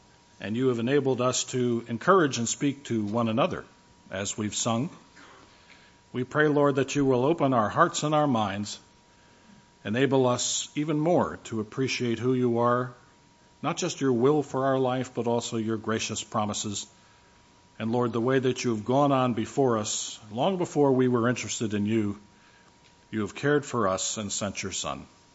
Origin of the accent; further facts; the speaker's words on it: New Jersey, United States; I'm from New Jersey, so I almost said clean the joint up.